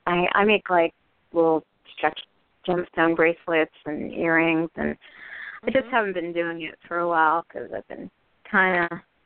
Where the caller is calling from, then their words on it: New Jersey, United States; I'm calling from New Jersey.